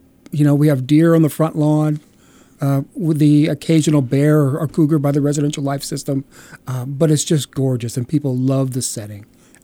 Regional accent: Chicago, Illinois, United States; I came here from Chicago, and of course, Chicago is a windy city, very cold, very hot, lots of traffic

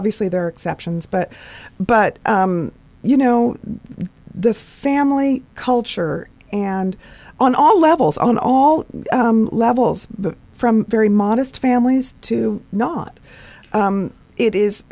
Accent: Bay Area, California, United States; I'm born and raised in the Bay Area and married a local guy and just love it.

